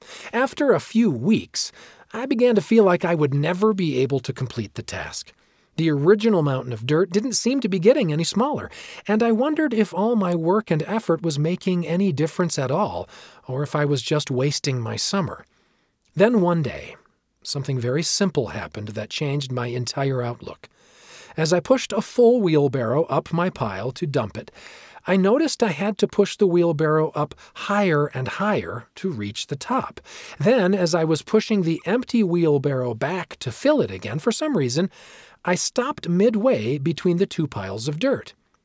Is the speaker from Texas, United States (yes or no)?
no; Orem, Utah, United States; When I was 13 years old and growing up in Orem, Utah, USA, my great-uncle Ash called and said he had a summer job for me.